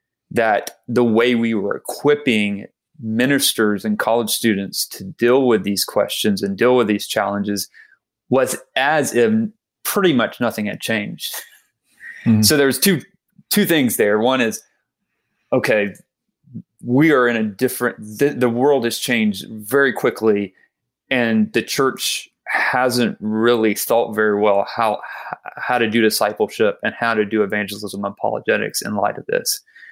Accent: Georgia, United States; So I said, okay, I grew up in South Georgia.

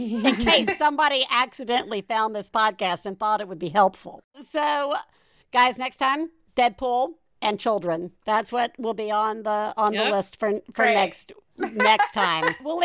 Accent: Deep South, United States; And I grew up in the Deep South.

